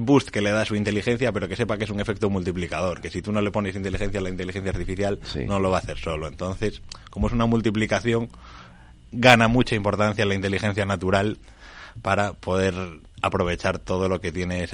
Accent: Galicia, Spain; Soy gallego.

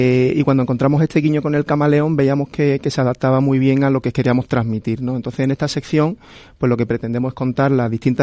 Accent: El Puerto de Santa María, Andalusia, Spain; yo soy de Cádiz, del puerto de Santa María.

